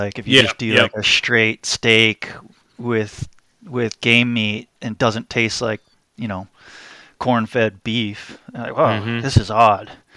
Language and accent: English; New Hampshire, United States; Growing up in New Hampshire, you know, my favorite introduction to game meat was moose.